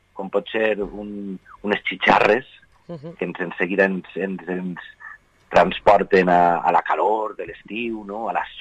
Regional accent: Vila-real, Valencian Community, Spain; jo soc de poble, a mi se m'omple la boca dient que soc de Vila-real, que per més gran ciutat o xicoteta ciutat que som, no deixem de ser un poble

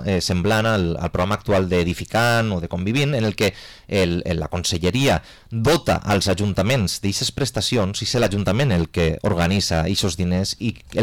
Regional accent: Benicàssim, Valencian Community, Spain; a mi m'han parit a Benicàssim, m'he criat a Benicàssim i vull viure a Benicàssim, perquè vull però no puc, perquè no puc.

